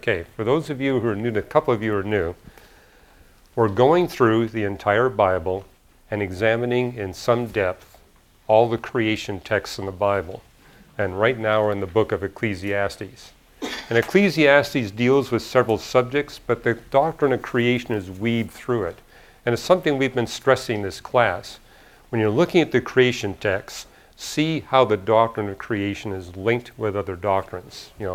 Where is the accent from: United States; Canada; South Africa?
Canada; Vancouver, British Columbia; we're in my hometown of Vancouver, British Columbia.